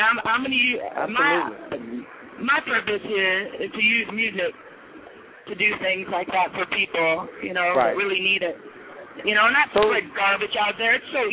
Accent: Cleveland, Ohio, United States; Sure, I'm from Cleveland, you know, and if you know anything about Cleveland, you know, people that have strong will come from there.

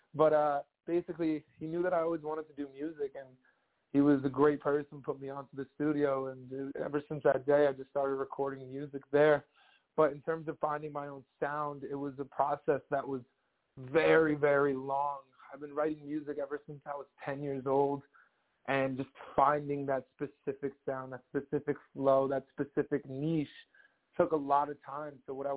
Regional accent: New Jersey, United States; So I'm from New Jersey, 973 area, basically North Jersey, just broadcasting live from the depths of here. So that's where I'm from, 23 years old

